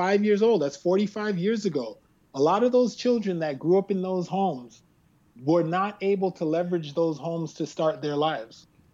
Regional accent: Canada; my wife's African American and I'm West Indian Canadian.

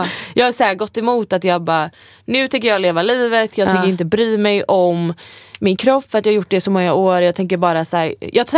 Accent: Gothenburg, Västra Götaland County, Sweden; när jag var hemma i Göteborg så fick jag extrem så här... Jag kastades tillbaka till alla känslor och minnen typ jag hade när jag var tonåring.

